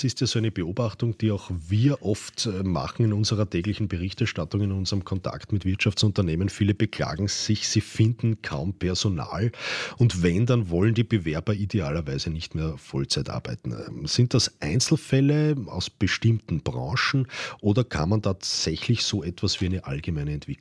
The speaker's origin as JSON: {"language": "German", "country": "Austria", "said": "wenn wir nicht 5 Tage die Woche hackeln müssten, wie das bei uns in Österreich so schön heißt."}